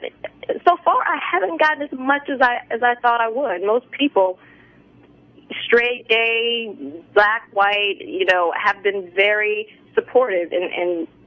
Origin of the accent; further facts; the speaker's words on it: Atlanta, Georgia, United States; I grew up in Atlanta. I went to high school in Atlanta.